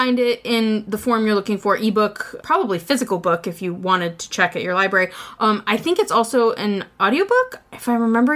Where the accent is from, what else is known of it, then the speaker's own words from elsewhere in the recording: Toledo, Ohio, United States; And then I dragged Karen back to my hometown.